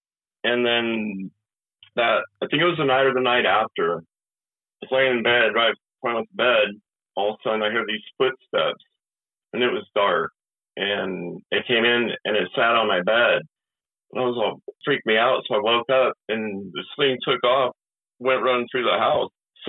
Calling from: Willits, California, United States; Yes, sir. I'm calling from Willits, California. It's in Northern California. It's a small town, probably about 10,000 people.

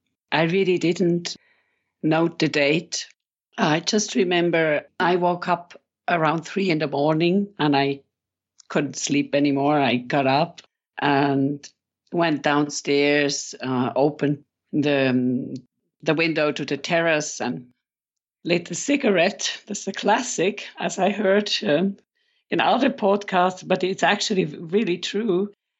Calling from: Switzerland; Yes, I'm calling from Switzerland, from a rural area, yes, where I've been living for over 10 years now.

